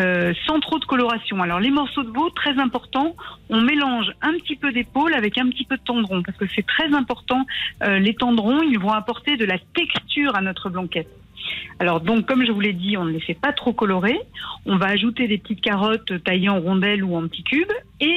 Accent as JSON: {"language": "French", "town": "Lyon", "region": "Auvergne-Rhône-Alpes", "country": "France", "said": "Ah d'ailleurs, oui, vous savez, je suis lyonnaise"}